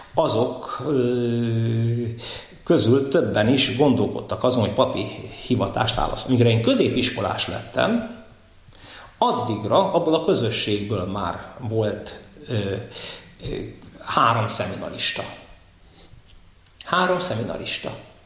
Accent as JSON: {"language": "Hungarian", "town": "Törökbálint", "region": "Pest", "country": "Hungary", "said": "Török Bálinton, ahonnan én származom"}